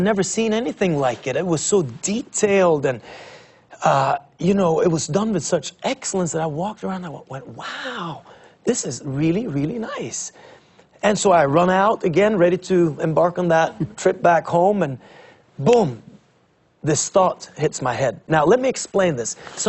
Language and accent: English; Norway; I said, I'm from Norway and you don't know me.